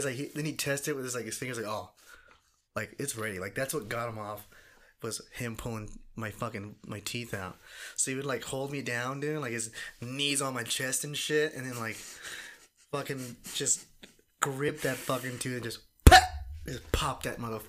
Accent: California, United States; when we grew up in California, we grew up relatively like poor and stuff. We lived like in a single wide trailer and shit.

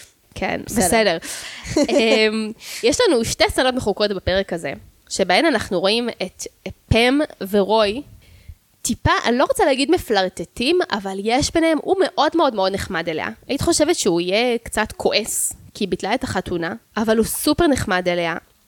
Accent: Jerusalem, Jerusalem District, Israel; אני גדלתי בירושלים

